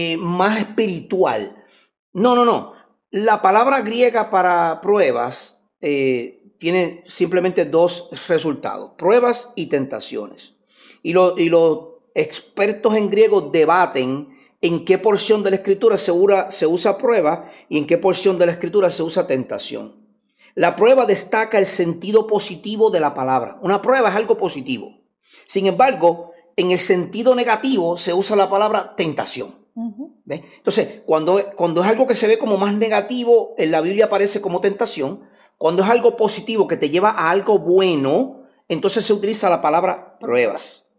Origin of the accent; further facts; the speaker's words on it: Puerto Rico; Nosotros somos puertorriqueños y nosotros decimos Jesús